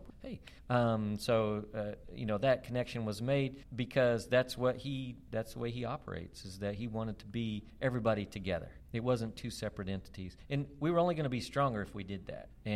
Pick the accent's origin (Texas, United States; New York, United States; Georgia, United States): Texas, United States; I grew up in West Texas. I'm a Texas Tech alum